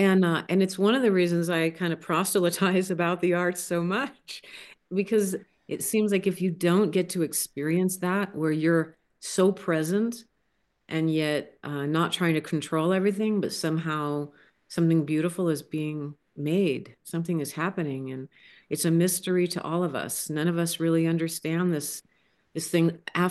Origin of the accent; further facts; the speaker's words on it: Tucson, Arizona, United States; I grew up in Tucson, the Sonoran Desert, so the desert is in my blood.